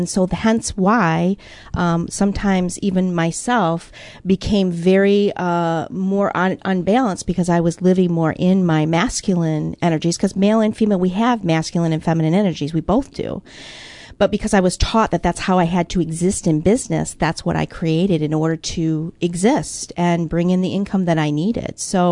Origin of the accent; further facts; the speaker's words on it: Midwest, United States; I'm from the Midwest, so I have some weird terminology I've heard.